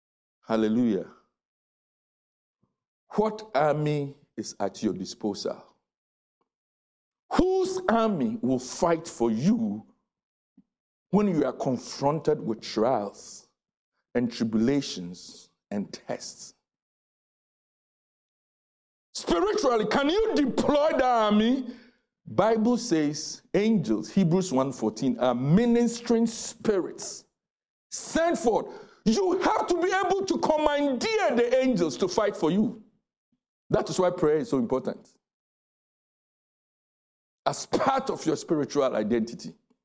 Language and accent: English; Ghana; I know from my home country in Ghana